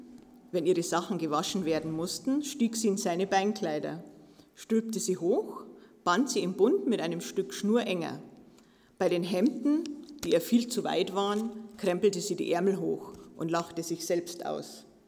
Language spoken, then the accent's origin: German; Garmisch-Partenkirchen, Bavaria, Germany; Also ich bin in Garmisch-Partenkirchen geboren und aufgewachsen.